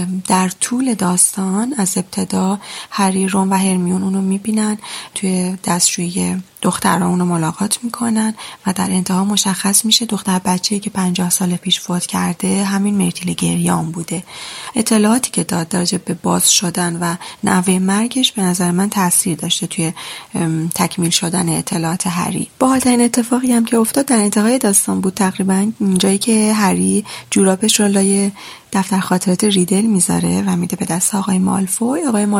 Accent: Gorgan, Golestan, Iran; 32 سالمه، اهل گرگانم

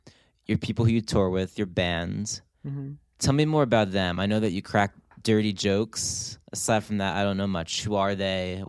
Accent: New Jersey, United States; accent: New Jersey; I grew up in New Jersey. I spoke with a New Jersey accent at first, and I really wanted to erase that and just put that behind me and not sound like, oh, the person from Jersey in New York.

